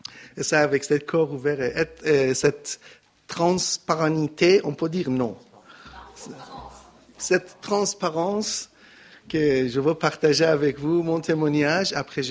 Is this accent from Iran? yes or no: yes; Iran; French is a second language; chez nous, en Iran, on est des chiites.